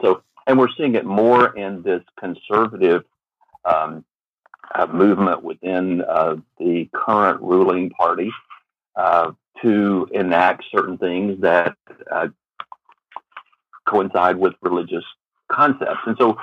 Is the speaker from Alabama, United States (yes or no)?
yes; Alabama, United States; now in Texas, United States; I was born and raised in Alabama.